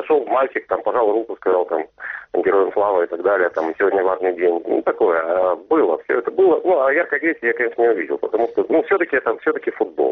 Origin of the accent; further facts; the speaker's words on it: Ukraine; потому что я украинец и моя родина Украина